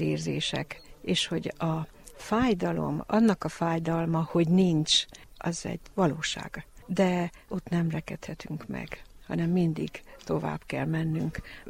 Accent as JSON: {"language": "Hungarian", "town": "Bözödújfalu", "region": "Mureș County", "country": "Romania", "tie": "born or raised there", "lives_now": "Miercurea Ciuc, Romania", "said": "Most jelenleg Csíkszeredában élek, de a szülőfalum Bezödújfalu."}